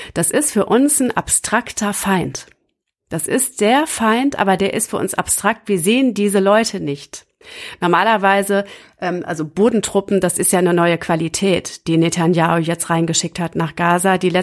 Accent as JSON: {"language": "German", "region": "Berlin", "country": "Germany", "said": "Und der wird dich und mich als Berliner nochmal extra betreffen."}